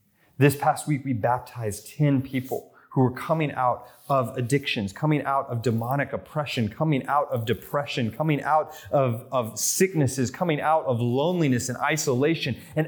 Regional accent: United States; accent: American; also born or lived in United Kingdom; my accent would give me away as an American at everywhere I went.

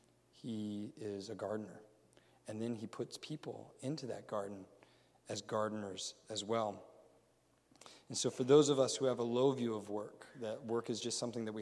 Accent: New York, United States; I'm a New Yorker.

